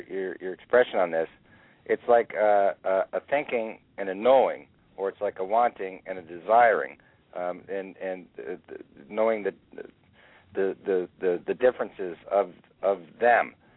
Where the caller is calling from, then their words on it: Canada; I'm calling from Canada.